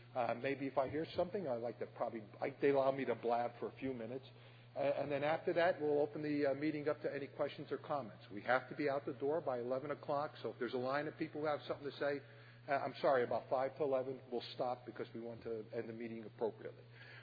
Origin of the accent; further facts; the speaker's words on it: South River, New Jersey, United States; I'm an alcoholic. … I'm from South River, New Jersey.